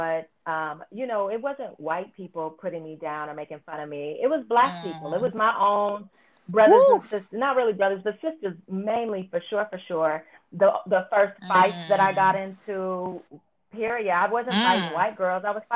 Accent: California, United States; Yeah, I'm from California. I'm from California, and what I will say is that where I lived in California, the northern part, and then, I grew up on a naval bases

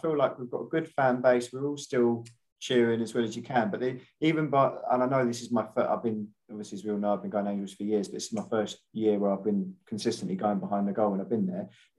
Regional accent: Southend, East of England, United Kingdom; I'm going to link this to the club, my hometown club, Southend.

